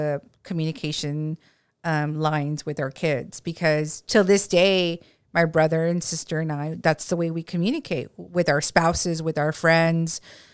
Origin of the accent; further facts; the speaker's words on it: Eagle Pass, Texas, United States; I have a great upbringing in my hometown of Eagle Pass, Texas. I came from a very loving home with a strong foundation, with support that was endless.